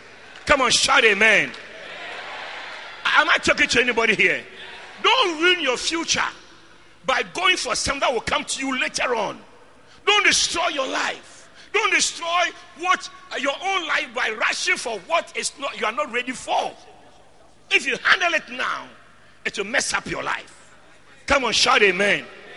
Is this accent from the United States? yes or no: no; Winneba, Central Region, Ghana; I come from Winneba.